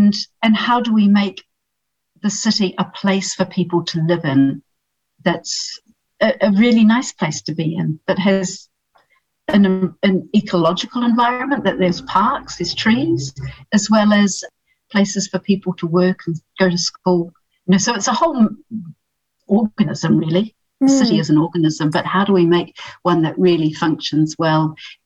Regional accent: Palmerston North, Manawatū-Whanganui, New Zealand; I grew up in Palmerston North, so it was a fairly narrow band of what I was experiencing, I admit.

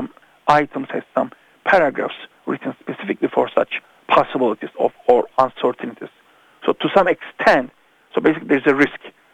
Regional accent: Turkey; I'm from Turkey, and there's an Istanbul Bosphorus

